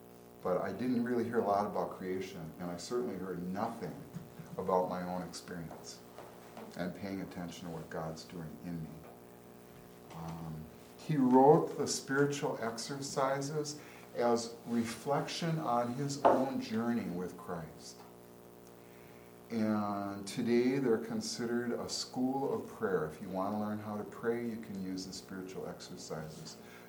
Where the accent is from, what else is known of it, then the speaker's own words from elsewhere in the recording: West Coast, United States; I'm from the West Coast. I live north of Seattle.